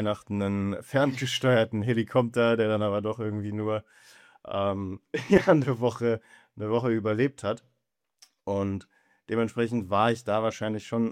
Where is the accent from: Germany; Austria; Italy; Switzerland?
Germany; ich komme aus Deutschland und wohne an der luxemburgisch-französischen Grenze hier im Saarland